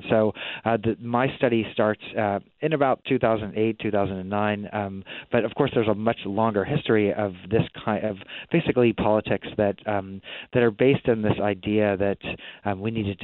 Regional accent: Kansas City, Missouri, United States; Well, I'm somebody who's from the Midwest. I grew up in Kansas City and now live in Tennessee.

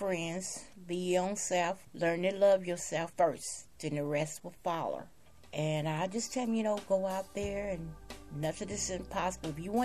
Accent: Bessemer, Alabama, United States; born there; I was born in Bessemer, Alabama, July 15, 1948.

